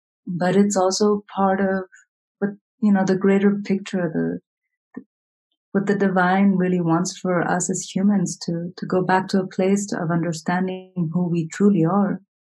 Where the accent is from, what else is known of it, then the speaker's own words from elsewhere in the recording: New York City, New York, United States; now in Santa Fe, United States; the city gave so much to me when I was growing up and part of my education and the woman that I've become.